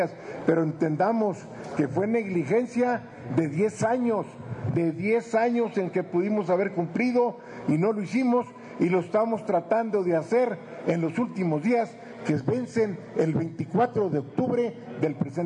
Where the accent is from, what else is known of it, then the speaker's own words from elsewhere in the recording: Mexico; El tratado, como mexicanos, a todos nos interesa que se cumpla